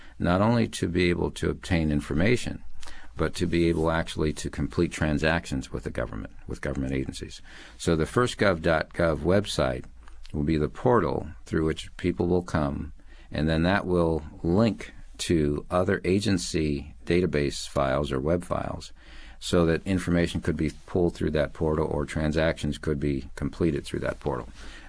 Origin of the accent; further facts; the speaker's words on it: Canton, Ohio, United States; I'm from Canton, Ohio, a wonderful little town in the middle of the state of Ohio. I was born and raised in Canton.